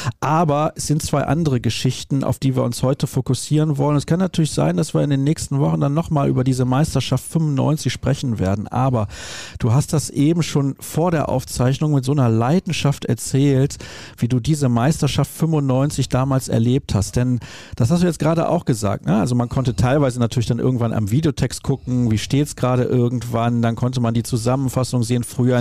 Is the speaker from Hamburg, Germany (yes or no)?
no; Solingen, North Rhine-Westphalia, Germany; Ich bin damals mit dem Zug aus meiner Heimatstadt Solingen nach Dortmund gefahren